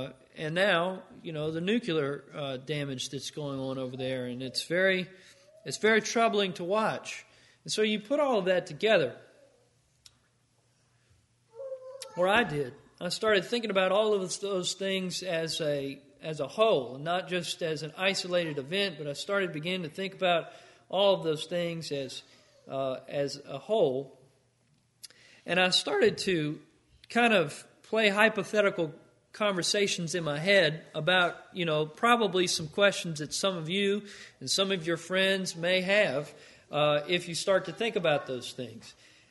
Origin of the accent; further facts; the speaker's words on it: New Orleans, Louisiana, United States; I'm originally from New Orleans, and I still have a lot of family in New Orleans.